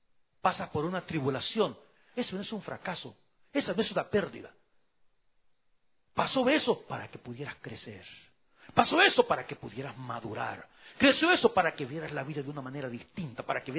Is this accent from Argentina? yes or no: no; El Salvador; Y yo pensé que solamente en mi país, en El Salvador, hacían eso, ¿verdad?